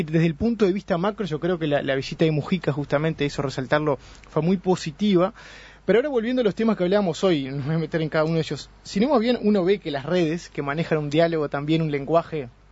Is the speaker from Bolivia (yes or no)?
no; Uruguay; como uruguayos